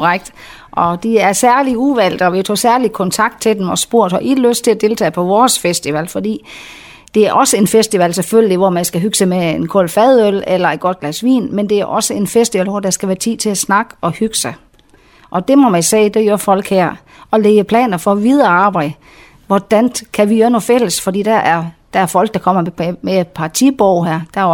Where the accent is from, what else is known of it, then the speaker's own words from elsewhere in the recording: Kås, North Denmark Region, Denmark; Jeg kommer simpelthen fra Kås. Så det er en rigtig uendelbo.